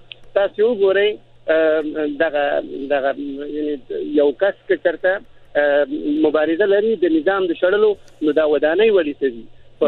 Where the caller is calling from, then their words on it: Saudi Arabia; زه په سعودي عربستان کښې یم